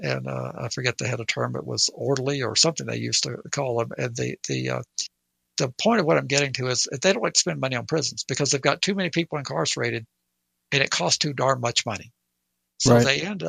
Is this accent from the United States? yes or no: yes; the South, United States; Well, I pick on the South, but I am from the South.